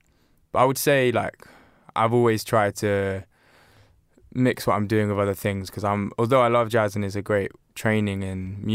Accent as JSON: {"language": "English", "town": "Norwich", "region": "East of England", "country": "United Kingdom", "tie": "born there", "lives_now": "London, United Kingdom", "said": "I was born in Norwich, yeah."}